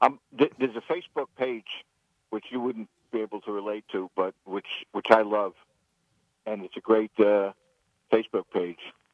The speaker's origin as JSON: {"language": "English", "town": "Brooklyn", "region": "New York", "country": "United States", "tie": "born or raised there", "said": "the greatest day of a childhood, you know, growing up in Brooklyn."}